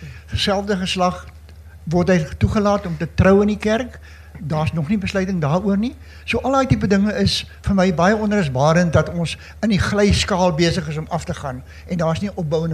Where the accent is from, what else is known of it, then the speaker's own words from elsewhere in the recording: Strand, Western Cape, South Africa; van die Strand. Ek is bykans 80 jaar in die gemeente van die NG Kerk.